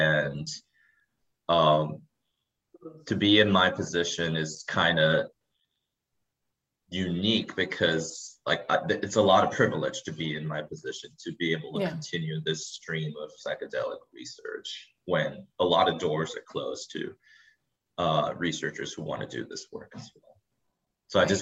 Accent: Singapore; especially growing up in Singapore where I come from

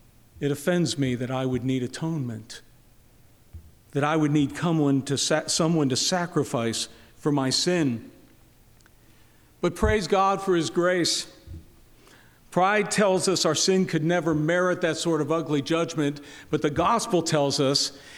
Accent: Pittsburgh, Pennsylvania, United States; born there; I was born in Pittsburgh.

